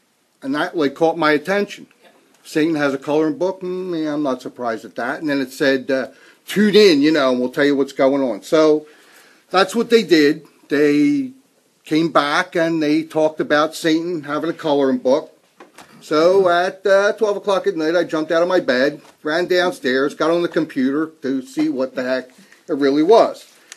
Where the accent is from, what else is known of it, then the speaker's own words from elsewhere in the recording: New Jersey, United States; This morning, I come from New Jersey.